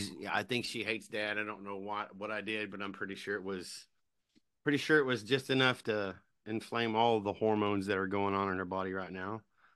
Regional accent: Hazel Patch, Kentucky, United States; so I was born and raised in a little bitty podunk town in Kentucky called Hazel Patch, Kentucky. I grew up just like anybody else

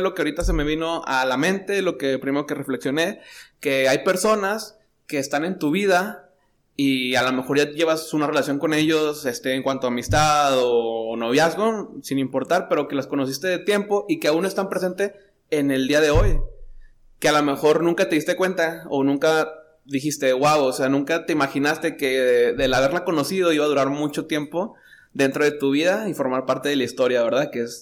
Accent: Torreón, Coahuila, Mexico; now in El Paso, United States; estamos acá en El Paso. Yo soy de Torreón

